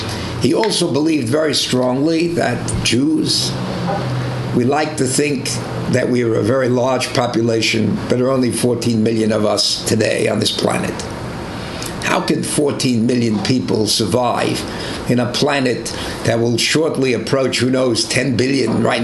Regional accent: New York, United States; born there; the most is the fact I was born on the Lower East Side.

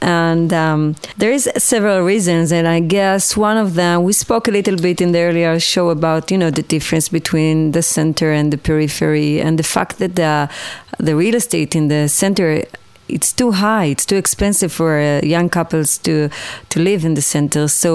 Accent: Beit She'an, Northern District, Israel; English is a second language; But I want to also share about my hometown, Beit She'an, that, you know, far away in the north.

